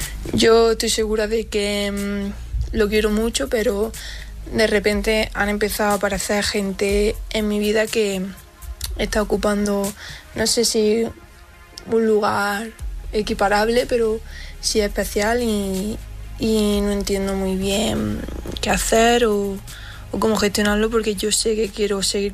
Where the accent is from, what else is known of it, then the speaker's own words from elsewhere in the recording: Jaén, Andalusia, Spain; soy de Jaén.